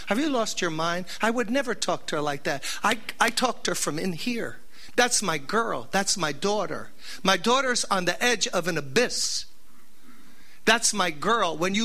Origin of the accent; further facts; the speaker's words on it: New York, United States; Florida got a lot of problems. I'm from New York, got a lot of problems.